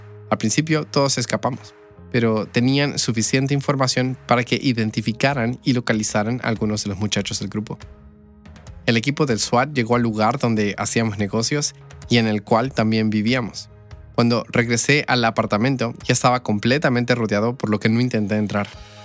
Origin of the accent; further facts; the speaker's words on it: Toronto, Ontario, Canada; Nací y crecí en Toronto, Canadá.